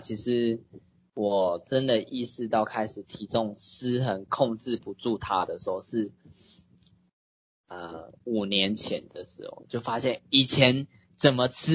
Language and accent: Chinese; Taiwan